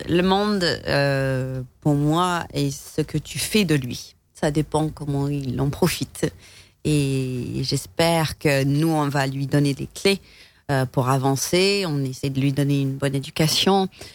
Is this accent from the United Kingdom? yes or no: yes; England, United Kingdom; Moi je suis anglaise